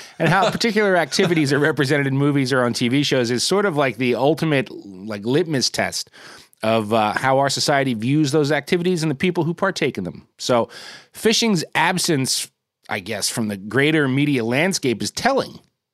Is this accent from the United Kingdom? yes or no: no; New Jersey, United States; without ever leaving the confines of my home state of Jersey.